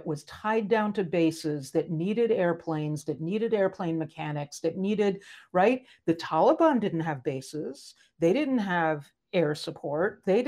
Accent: West Virginia, United States; I'm from West Virginia, and one of my senators is Joe Manchin.

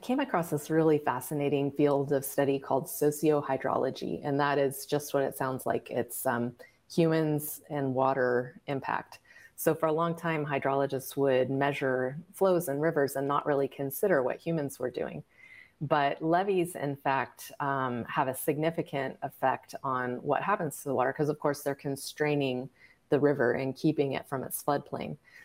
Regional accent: California, United States; which is certainly what I had experienced growing up in California.

